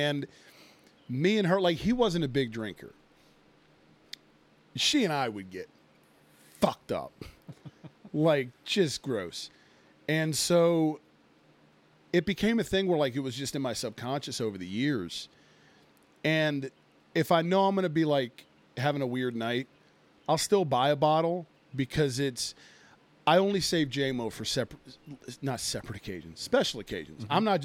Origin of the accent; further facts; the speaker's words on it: United States; Because we're American, we look down on Canadian beer.